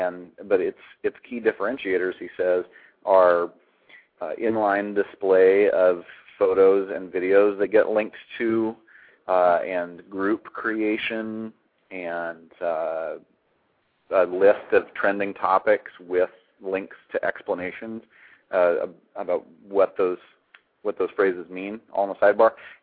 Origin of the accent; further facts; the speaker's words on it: Eugene, Oregon, United States; From Oregon. From Eugene.